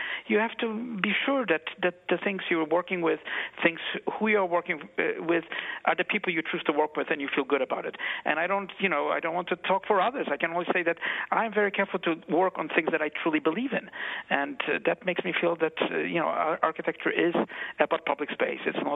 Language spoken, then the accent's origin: English; New York, United States; Well, you know, I'm a New Yorker, and you know, my father worked right around the site.